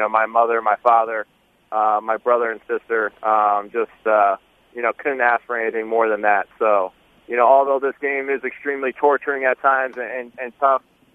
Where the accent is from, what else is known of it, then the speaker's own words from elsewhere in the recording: Franklin Lakes, New Jersey, United States; So he's from Wyckoff, New Jersey, and I'm from Franklin Lake. And both those towns connect into the same high school.